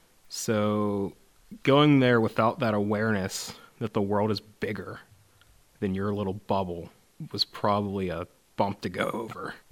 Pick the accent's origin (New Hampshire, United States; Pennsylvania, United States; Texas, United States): Pennsylvania, United States; Pittsburgh; born there; My birthday is September 20th, 1993. I was born in Pittsburgh